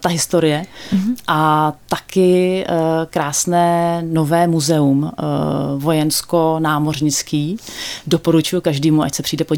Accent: Prague, Czechia; tím, že jsem jako dítě vyrůstala v Praze a jako studentka jsem se přivydělávala jako průvodkyně

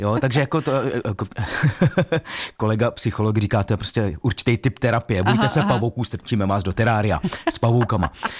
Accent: Ústí nad Labem, Ústí nad Labem Region, Czechia; also born or lived in Prague; Narodil jsem se v Praze, ale cítím se být Ústečákem. Severočechem.

